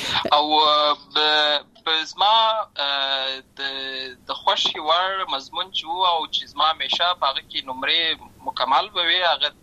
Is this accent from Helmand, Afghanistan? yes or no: yes; Lashkar Gah, Helmand, Afghanistan; زه په اصل کې د ورزغان ولایت یم، اما زه په هلمند ولایت لشکرګاه کې پیدا شوی یم، اما د لوی سوی یم، عملته می شونځي ستاده، عملته می ټول ژوند می لامه غزای څخه پیل شوی دی، خو په اصل کې زه د ورزغان ولایت څخه.